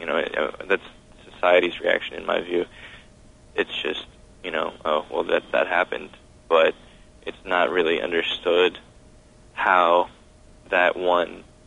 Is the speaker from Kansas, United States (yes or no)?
yes; Newton, Kansas, United States; we come from Newton, Kansas, small town. There's just not a whole lot of black people there.